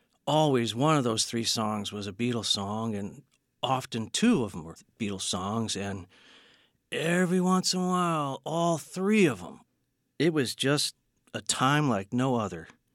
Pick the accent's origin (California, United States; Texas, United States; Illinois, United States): Illinois, United States; Chicago; I grew up in the Chicago area, and we had WLS, AM radio.